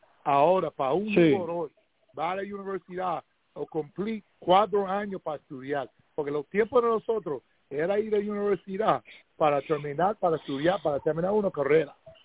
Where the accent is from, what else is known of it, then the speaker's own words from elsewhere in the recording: Memphis, Tennessee, United States; also born or lived in Puerto Rico; yo nací en Puerto Rico, pero yo me crié en Memphis.